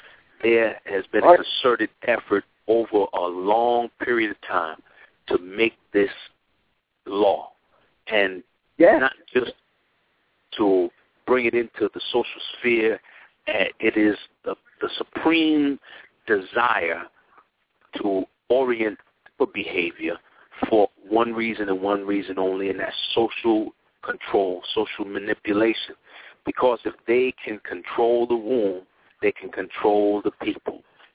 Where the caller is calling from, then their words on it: Queens, New York, United States; I'm calling in from Queens, New York.